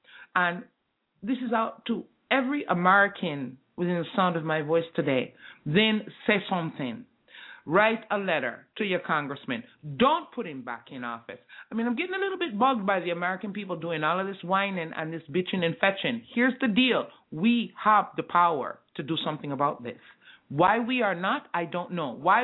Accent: Jamaica; While I am a black woman, while I am a Jamaican woman, while I am a mother, while I am a sister, while I am a partner, I am all of these things

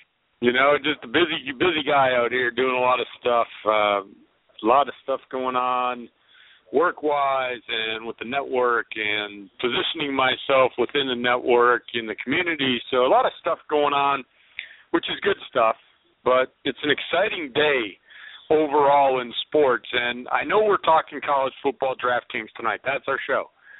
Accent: Green Bay, Wisconsin, United States; I love NFL football. I grew up in Green Bay.

